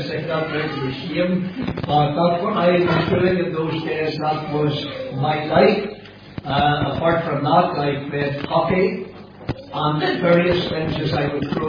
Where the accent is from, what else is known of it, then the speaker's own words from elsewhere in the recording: Crookstown, Munster, Ireland; Many years ago, I was born and brought up in Crookstown. I often refer to Crookstown as God's own country, but that's where I came from, and I was brought up in a home where there were six of us as children.